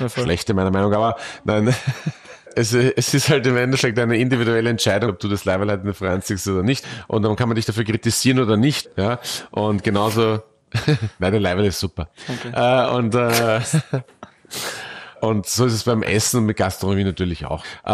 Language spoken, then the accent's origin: German; Austria; weil ich mich als Österreicher natürlich ganz bewusst kulinarisch meinen Wurzeln widme